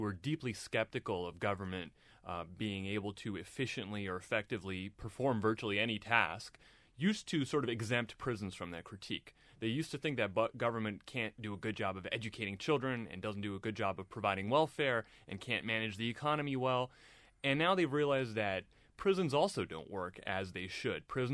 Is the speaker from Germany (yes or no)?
yes; Germany; I'm actually from Germany originally.